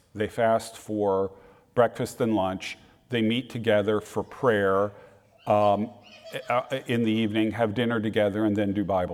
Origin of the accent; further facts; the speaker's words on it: New Jersey, United States; A quick reminder, I grew up in New Jersey. I can be pretty blunt.